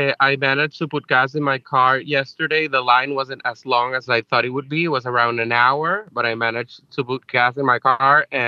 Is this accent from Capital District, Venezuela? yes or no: yes; Caracas, Capital District, Venezuela; I'm from Caracas